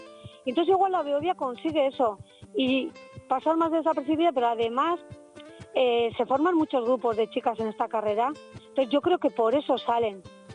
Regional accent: Andoain, Basque Country, Spain; justo en San Juanes, que eran fiestas de mi pueblo, de Anduin

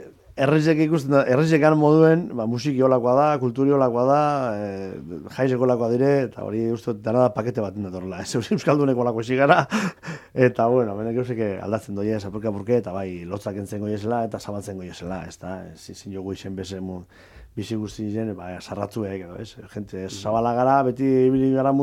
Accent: Basque Country, Spain; accent: Biscayan; Bai, azikera batetik, azikinen euskaraz bizkaieraz abesten, gure euskalki zen

